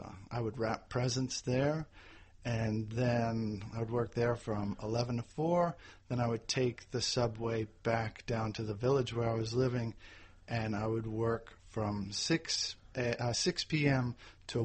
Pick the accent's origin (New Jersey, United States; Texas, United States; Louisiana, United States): Louisiana, United States; New Orleans; the customers were interested in the fact that I was from New Orleans